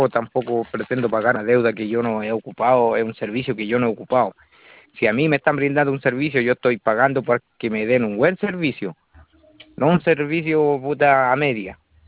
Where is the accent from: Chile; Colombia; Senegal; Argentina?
Chile; Talca, Maule; yo soy de Talca